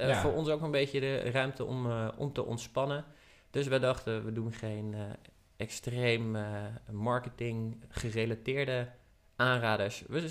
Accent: Netherlands; we zijn wel Nederlanders, hè, dus we moeten het hebben over

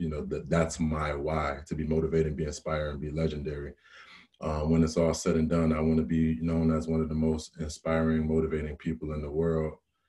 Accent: Rochester, New York, United States; I am from Rochester, New York.

